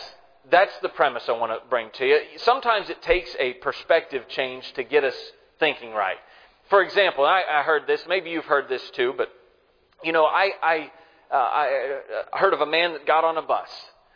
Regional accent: United States; I'm an American. I don't get a monarchy.

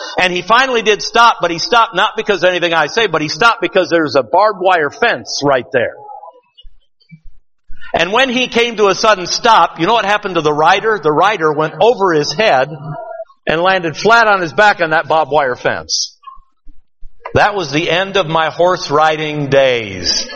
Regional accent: Detroit, Michigan, United States; I'm a city boy. I'm from Detroit.

